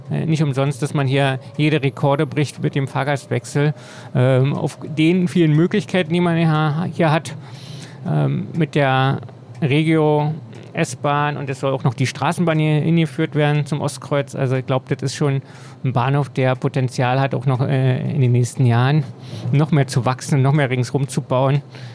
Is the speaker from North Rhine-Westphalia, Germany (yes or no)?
no; Berlin, Germany; Ich bin hier groß geworden in dem Kiez hier an der Frankfurter Allee.